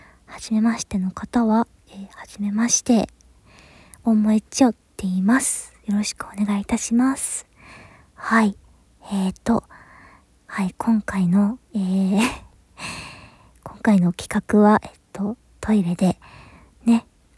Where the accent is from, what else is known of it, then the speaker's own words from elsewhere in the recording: Kansai, Japan; moved away; 関西では結構生まれ育ったんですけど、その後にね引っ越してって感じで